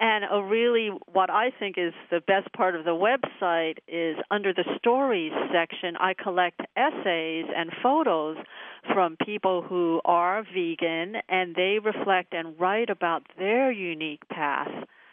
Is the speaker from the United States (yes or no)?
yes; California, United States; I grew up in Southern California in a family that ate animals